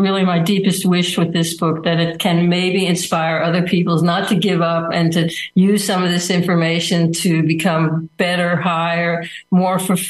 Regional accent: United States; I grew up in America. I'm American born.

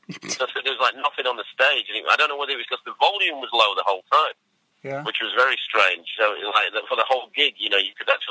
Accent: Barnsley, Yorkshire and the Humber, United Kingdom; So I'm from Yorkshire, Barnsley in Yorkshire, as it happens.

